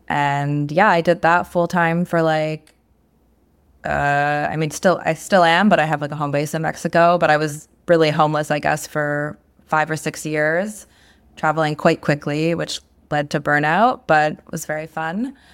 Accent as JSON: {"language": "English", "region": "Newfoundland and Labrador", "country": "Canada", "tie": "born or raised there", "said": "Yeah, so I'm originally from Canada, Newfoundland. It's a big isolated island on the East Coast. I grew up there"}